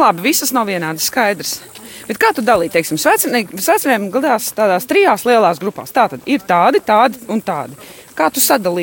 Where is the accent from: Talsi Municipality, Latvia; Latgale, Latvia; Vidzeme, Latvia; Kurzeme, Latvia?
Vidzeme, Latvia; Būdama vidzemniece, es tev varu pateikt, nav visur vidzemē šāda betonka.